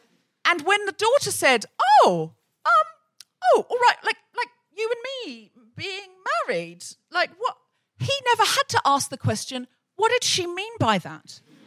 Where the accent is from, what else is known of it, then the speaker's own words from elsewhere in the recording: Australia; She's someone I grew up with in Australia.